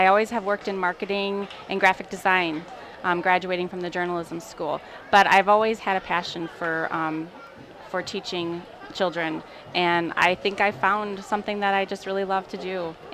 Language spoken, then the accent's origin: English; Milwaukee, Wisconsin, United States; Well, and I'm from Milwaukee, so.